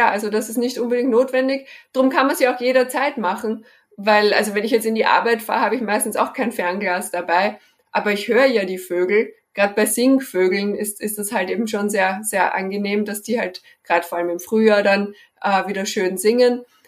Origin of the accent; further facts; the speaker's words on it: Vienna, Austria; eben meine Heimatstadt, dass ich da auch mal wieder hinkomme